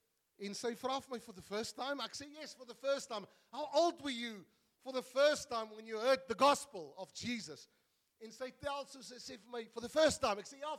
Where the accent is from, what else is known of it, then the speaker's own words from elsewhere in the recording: Durban, KwaZulu-Natal, South Africa; Hy doen iets in Durban wil waar ek vandaan kom ook.